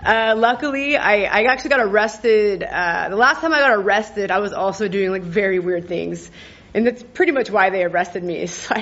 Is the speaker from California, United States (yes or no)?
yes; Sacramento, California, United States; I'm from Sacramento, California, in the United States.